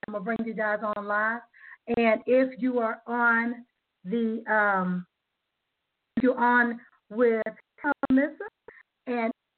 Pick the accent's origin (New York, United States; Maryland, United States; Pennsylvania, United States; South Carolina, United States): South Carolina, United States; now in Georgia, United States; I was driving back to Georgia from my hometown in South Carolina